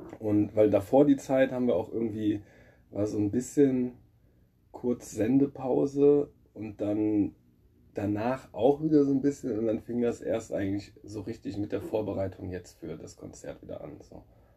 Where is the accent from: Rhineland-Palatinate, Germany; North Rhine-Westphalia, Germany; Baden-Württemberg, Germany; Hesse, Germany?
North Rhine-Westphalia, Germany; Jüchen; Also ich bin in Jüchen aufgewachsen, das ist so ein kleines Dorf, 20 Minuten von Mönchengladbach. Und habe auch ein paar Jahre in Gladbach gewohnt